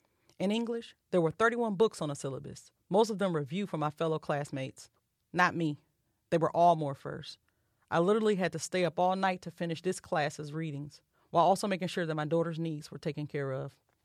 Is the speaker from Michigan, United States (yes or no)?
yes; Detroit, Michigan, United States; to be proud that I was from Detroit, to accept I was a single mother.